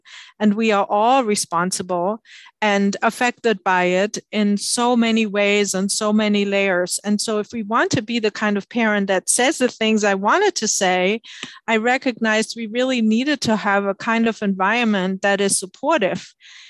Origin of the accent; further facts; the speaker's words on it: Germany; English is a second language; now in United States; I grew up in Germany, and as you might detect from my accent